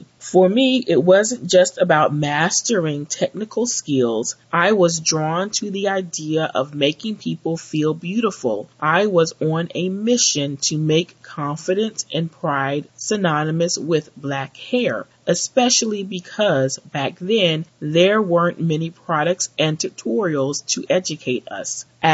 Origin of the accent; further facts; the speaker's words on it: New Orleans, Louisiana, United States; Born and raised in Nolo, I know that managing 4C hair in the humid heat of July requires some strategic planning and care as well.